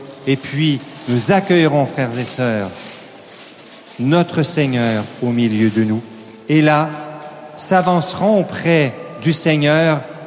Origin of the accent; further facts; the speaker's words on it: Toulouse, Occitanie, France; Je suis de Toulouse, alors je me mêle les pinceaux, bien sûr.